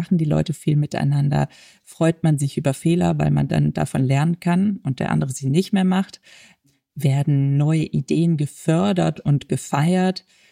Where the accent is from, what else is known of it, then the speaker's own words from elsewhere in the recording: Rhineland, Germany; ich komme aus dem Rheinland.